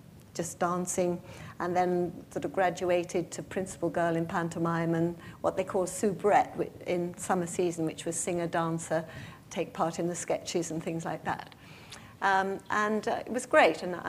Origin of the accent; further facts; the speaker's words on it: West Kirby, North West England, United Kingdom; born there; I was born in West Kirby, as I said, on the Wirral, yes.